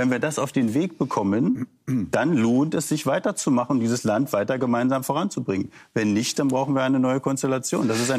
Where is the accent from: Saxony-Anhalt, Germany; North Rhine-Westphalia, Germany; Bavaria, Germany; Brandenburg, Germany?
Saxony-Anhalt, Germany; Sehen Sie, ich komme aus Sachsen-Anhalt.